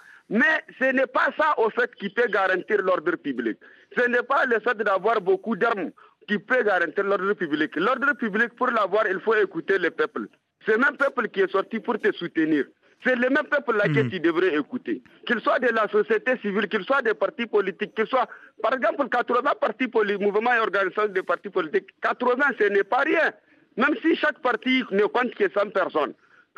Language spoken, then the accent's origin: French; Niger; moi personnellement je suis du Niger et à partir du Niger